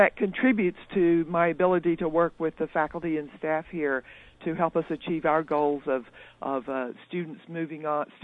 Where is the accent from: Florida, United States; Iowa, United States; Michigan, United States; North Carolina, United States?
North Carolina, United States; also born or lived in Wyoming; I grew up in Western North Carolina, but I taught in Wyoming, where I finished my undergraduate degree.